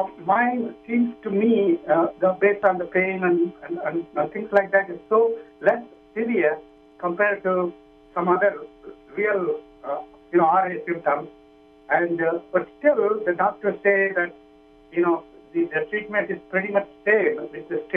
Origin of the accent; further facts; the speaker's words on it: New York, United States; I'm from New York.